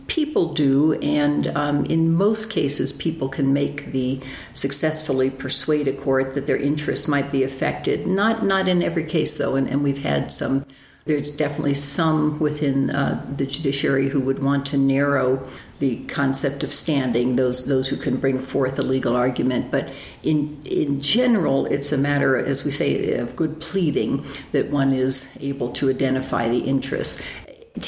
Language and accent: English; United States; I remember that when I grew up on the Potomac River, if you got a few drops of it on it, you would sting your skin to have such a polluted water on you.